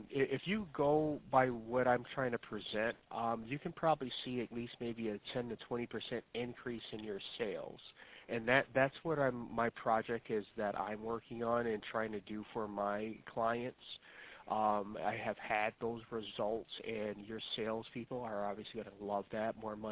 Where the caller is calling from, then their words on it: New York, United States; Oh, New York. Right, we're just around the corner from you guys in Ohio.